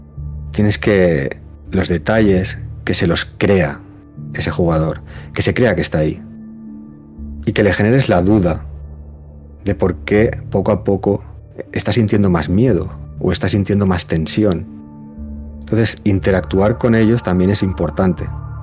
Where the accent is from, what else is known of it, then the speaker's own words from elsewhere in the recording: Lleida, Catalonia, Spain; Yo soy de Lleida, de Cataluña, España.